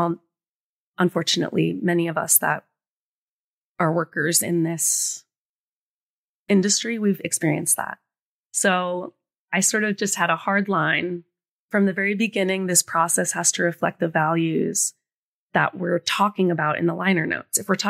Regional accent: New Jersey, United States; I'm from New Jersey. I love corn on the cob.

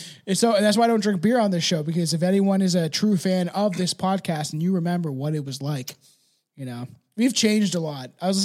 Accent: Canada; I can't do a Canadian accent, which is so weird because I'm Canadian.

